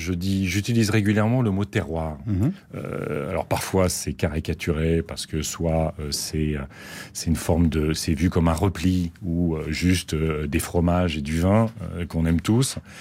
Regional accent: Hauts-de-France, France; Je raconte régulièrement mon enfance picarde, dans l'Aisne, à la campagne, dans un village. J'ai été à Laon, là où j'ai fait mes études. Après, je suis monté à Paris.

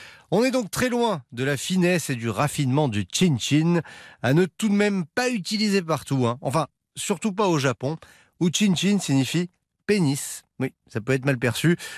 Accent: France; Cette manie de faire chin-chin n'est arrivée chez nous en France

